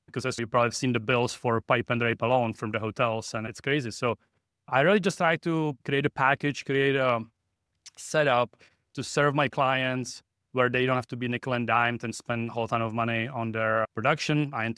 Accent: Czechia; moved away as an adult; now in United States; I came here from the Czech Republic in 1997

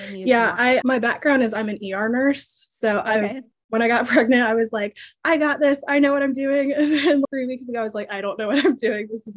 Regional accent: Jacksonville, Florida, United States; Florida, so I'm from Jacksonville, which is North Florida. And then we just moved to Locust Grove, which is like an hour outside of Atlanta.

